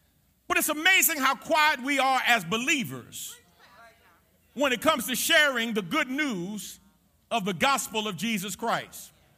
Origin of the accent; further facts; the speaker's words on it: New York City, New York, United States; I grew up in the Jacob Riis Housing Projects. Y'all know where it is, 465 East 10th Street, apartment 13H, New York, New York.